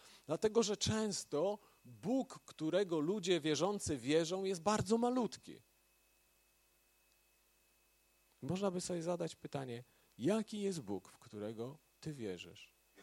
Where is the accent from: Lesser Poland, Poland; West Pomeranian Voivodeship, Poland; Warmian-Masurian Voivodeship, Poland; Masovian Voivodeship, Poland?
Warmian-Masurian Voivodeship, Poland; Braniewo; fryzjerkę w Braniewie, w mieście, z którego pochodzę i co jakiś czas zachodziłem tam, później już wyjechałem z Braniewa, ale jeszcze jak przyjeżdżałem, to do niej zachodziłem po starej znajomości